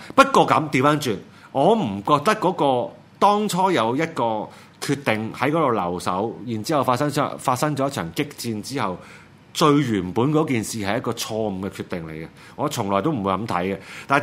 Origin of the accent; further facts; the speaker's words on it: Hong Kong; 去令到我們香港人更加多人醒覺出來又好